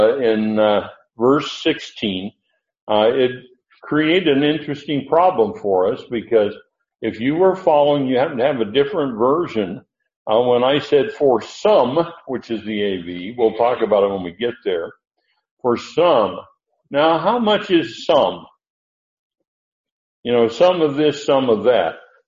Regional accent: California, United States; I'm from California, so I understand this very well.

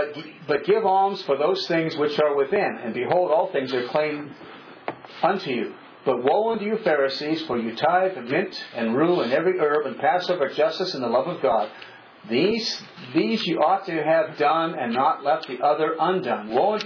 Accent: East, United States; accent: Easternese brogue; I was accused of having an Easternese brogue because I grew up in the East.

